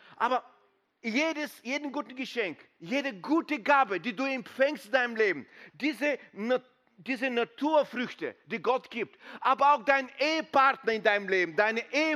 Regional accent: Bulgaria; wir kommen aus Bulgarien, wir sind Pastoren dort

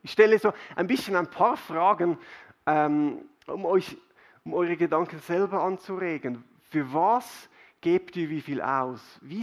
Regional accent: Switzerland; Ich bin in der Schweiz aufgewachsen, ich konnte eine Ausbildung machen, ich kann arbeiten gehen

